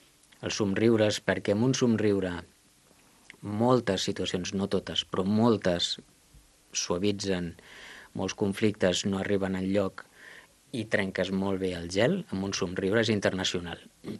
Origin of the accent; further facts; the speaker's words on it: Catalonia, Spain; som catalans fins a la medula.